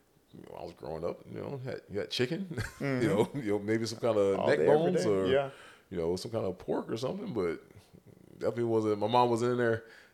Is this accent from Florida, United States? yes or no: yes; Lauderdale Lakes, Florida, United States; and then where I grew up in Lauderdale Lakes to Coral Gables